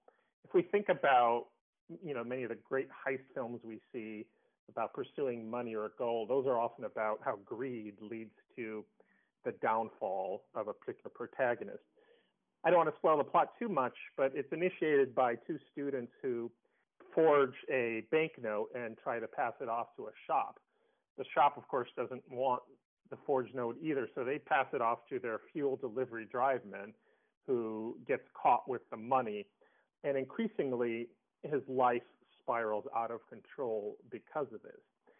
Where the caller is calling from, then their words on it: Chicago, Illinois, United States; I'm calling from Chicago, Illinois, and I'm a professor at Columbia College, Chicago.